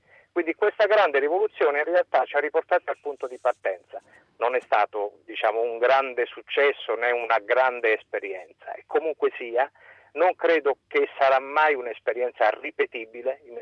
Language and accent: Italian; Taranto, Apulia, Italy; born there; nonostante io sia nato a Taranto, nonostante abbia 52 anni